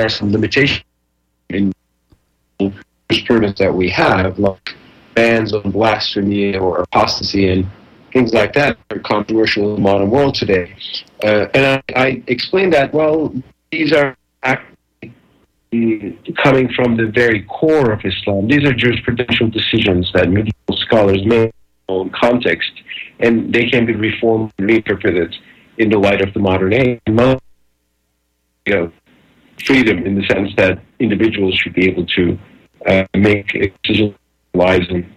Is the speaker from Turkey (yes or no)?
yes; Turkey; English is a second language; also born or lived in Ankara / Istanbul; now in United States; I'm Turkish. I'm from Turkey. I was born in Ankara. I spent most of my life in Istanbul, however, and I used to be a newspaper columnist in Istanbul for more than a decade, and an author of several books in the Turkish language as well.